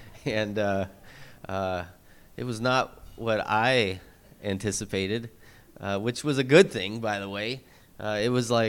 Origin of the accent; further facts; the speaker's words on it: Casper, Wyoming, United States; I was born and raised in Casper, and I've lived there for 40 years.